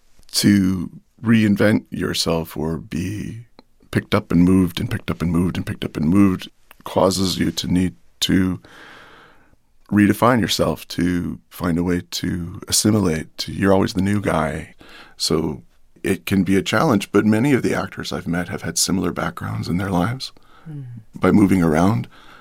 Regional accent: Indianapolis, Indiana, United States; born there; also born or lived in Cincinnati / Detroit / Ottawa / Holland; now in Upstate New York, United States; I was born in Indianapolis. That's where Dad's work was and where Mom said, oop, time to go to the hospital. And then to Cincinnati, Detroit, Ottawa, Canada.

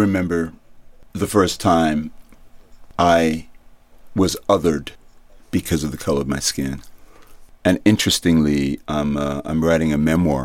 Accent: England, United Kingdom; born there; So I was born in England, and my mom was a nurse, and I'm Jamaican.

